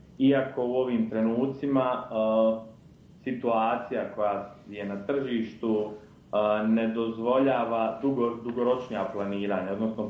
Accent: Split-Dalmatia County, Croatia; to djetinjstvo koje sam uveo na Braču, u jednom vrlo malom bitovom mjestu.

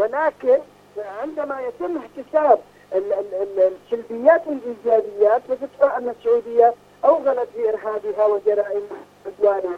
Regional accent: Yemen; وبالتالي الأمر بالنسبة لنا كيمنيين، نحن مستمرين في الدفاع عن بلدنا

